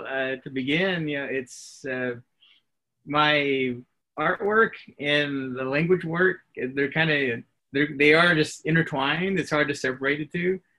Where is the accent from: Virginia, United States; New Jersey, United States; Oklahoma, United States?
Oklahoma, United States; Locust Grove; And I was raised in Locust Grove, so in that town, the artist everyone knows is Bill Glass Jr.